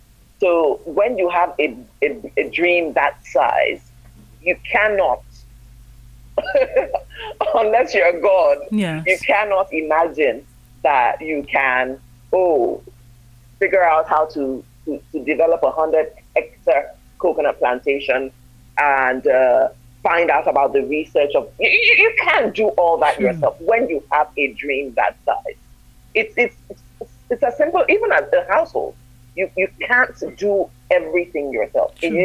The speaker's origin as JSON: {"language": "English", "town": "Ibadan", "region": "Oyo", "country": "Nigeria", "tie": "born or raised there", "said": "So I'm an Ibadan girl. I grew up in Ibadan."}